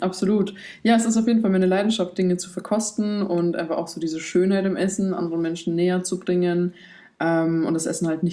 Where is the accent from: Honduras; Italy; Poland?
Poland; born there; Ich komme gebürtig aus Polen, ich reise jetzt seit 2 Jahren